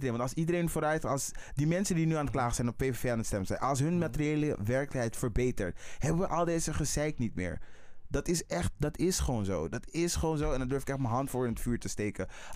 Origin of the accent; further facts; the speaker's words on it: Netherlands; dit is het land waar ik ben opgegroeid. Het is niet het land waar ik ben geboren, maar het is wel het land waar ik ben opgegroeid.